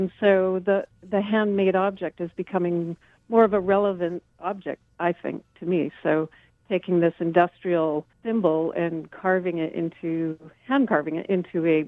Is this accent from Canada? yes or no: yes; British Columbia, Canada; I grew up on Vancouver Island and grew up in my mother's hair salon and, you know, grew up in a working class family